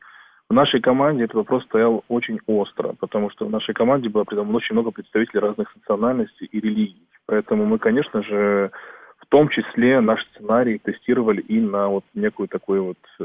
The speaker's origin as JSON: {"language": "Russian", "region": "Kalmykia", "country": "Russia", "said": "так как я сам калмык"}